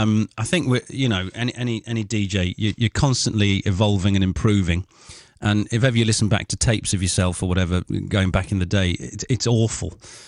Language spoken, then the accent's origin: English; East of England, United Kingdom; I grew up in Essex, listening to Capital FM